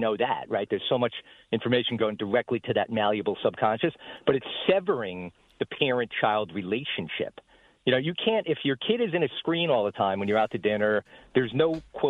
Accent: New Jersey, United States; I mean, I grew up in New Jersey, too, drinking out of a hose and eating plenty of McDonald's when I was a kid.

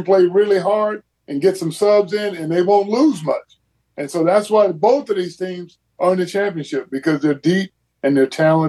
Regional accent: Houston, Texas, United States; as a kid growing up in Houston, Texas, that was my dream.

